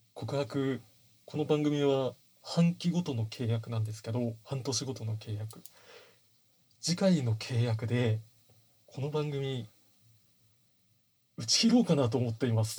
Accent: Hokkaido, Japan; 僕北海道の自分の実家とはそう家縁を切ってるから、妻の実家の秋田県、

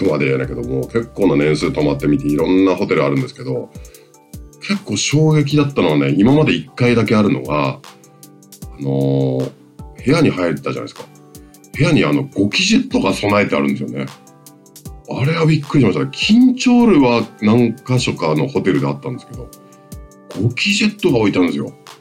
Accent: Hokkaido, Japan; 僕も北海道出身なんでね、まあ、そだねと嬉しいなと思います

